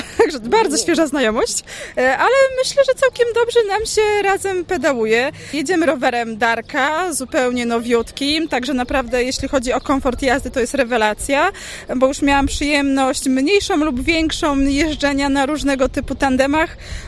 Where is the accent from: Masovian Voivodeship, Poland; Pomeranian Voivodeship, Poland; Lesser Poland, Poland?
Pomeranian Voivodeship, Poland; Sopot; ogólnie jestem z Sopotu